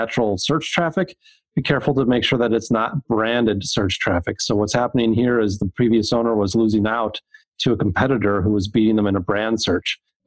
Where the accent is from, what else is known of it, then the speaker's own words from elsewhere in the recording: Minnesota, United States; So even though I'm from Minnesota, I'm not a hockey player.